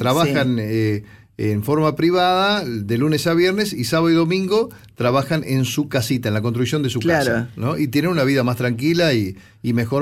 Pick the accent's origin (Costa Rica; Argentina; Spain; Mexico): Argentina; 25 de Mayo, Buenos Aires Province; en 25 de Mayo también, en mi pueblo. Yo siempre lo nombro a 25 de Mayo.